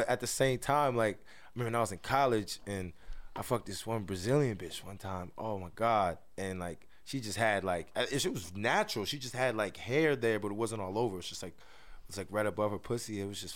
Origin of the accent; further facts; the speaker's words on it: Albany, New York, United States; now in Bronx, United States; I'm from Albany. Okay. Upstate. I thought it was like the Bronx. So I live in the Bronx.